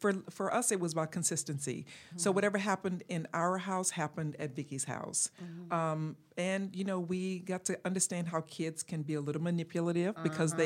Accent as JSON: {"language": "English", "region": "Texas", "country": "United States", "said": "Or hee-haw, because I'm from Texas."}